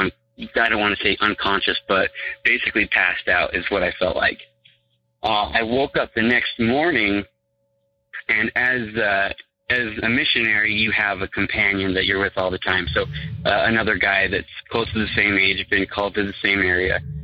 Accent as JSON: {"language": "English", "region": "Utah", "country": "United States", "said": "I'm from Utah, so safe guess, I am Mormon."}